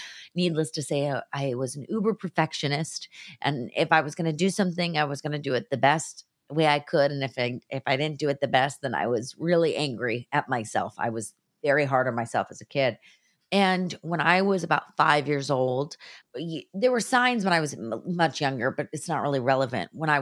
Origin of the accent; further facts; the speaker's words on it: California, United States; You know, I grew up in the Bay Area and both of my parents were in computer technology.